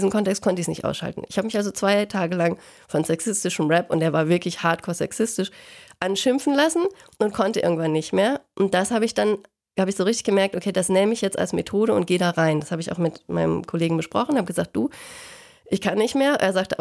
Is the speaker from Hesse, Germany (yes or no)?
no; North Rhine-Westphalia, Germany; ich bin mit der Klasse von 95 groß geworden, ich komme aus dem Ruhrgebiet